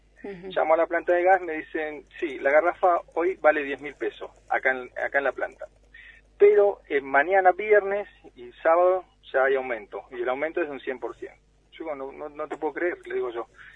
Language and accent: Spanish; Cusamen, Chubut, Argentina; born there; now in Epuyén, Argentina; yo soy nacido en Cusamen y bueno, vivo en Epuyén.